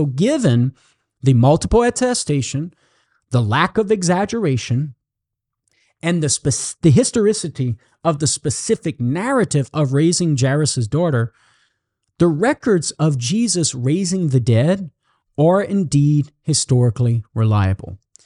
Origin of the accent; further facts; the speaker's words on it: Louisiana, United States; accent: Southern Louisiana; change my Southern Louisiana expressions to standard English, because such expressions identify me as a Southerner, and particularly a Cajun from Southern Louisiana.